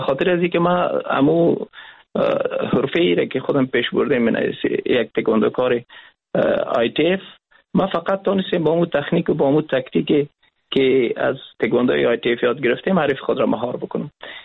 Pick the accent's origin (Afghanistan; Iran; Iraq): Afghanistan; به خاطر از اینکه ما افغان هستیم مشکل بود